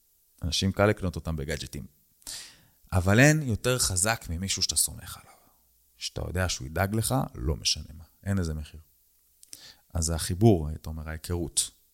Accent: Netanya, Central District, Israel; אני מנתניה, אני בא מהשכונות, אני בא מהמקום הזה, ההארדקור, הארסים, המכות.

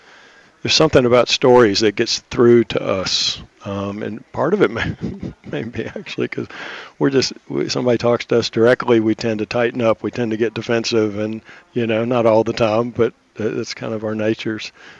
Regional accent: Charlotte, North Carolina, United States; Yeah, I grew up in the South in Charlotte, North Carolina, a Jewish family, Reformed Jewish

